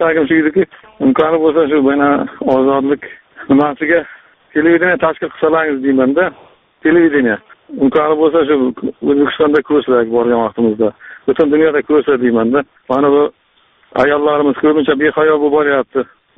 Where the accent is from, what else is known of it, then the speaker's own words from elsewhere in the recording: Samarkand, Samarqand Region, Uzbekistan; now in Russia; O'zim Samarqanddanman. Rossiyada ishlayapman, nazika bo'lib.